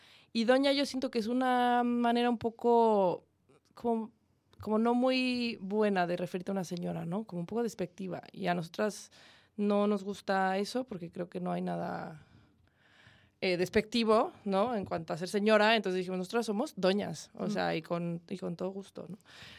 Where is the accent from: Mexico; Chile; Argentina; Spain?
Mexico; pero nos conocimos en México, somos mexicanas las dos